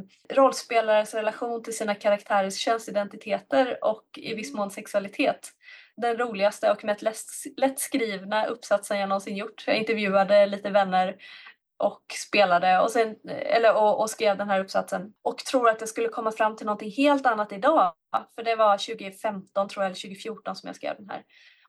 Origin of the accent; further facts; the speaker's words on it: Gothenburg, Västra Götaland County, Sweden; jag är uppvuxen i Göteborg